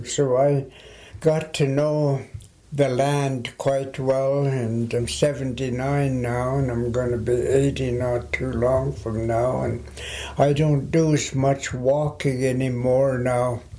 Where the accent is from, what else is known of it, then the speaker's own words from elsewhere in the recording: Penticton, British Columbia, Canada; I was born and raised in Penticton. I'm a Sheilch and I'm a Penticton Indian band member.